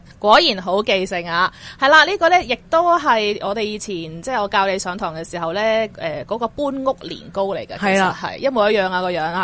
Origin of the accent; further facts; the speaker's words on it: Chaozhou, Guangdong, China; 我哋潮州人